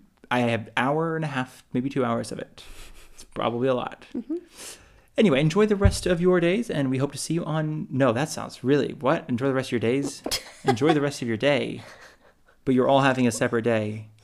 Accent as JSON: {"language": "English", "town": "Savannah", "region": "Georgia", "country": "United States", "said": "we're from Savannah, like I think I mentioned much earlier in this mini series."}